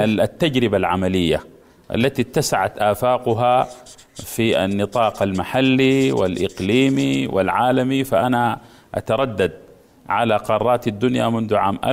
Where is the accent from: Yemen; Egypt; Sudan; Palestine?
Sudan; White Nile; من مواليد 1956 السودان محافظة النيل الأبيض.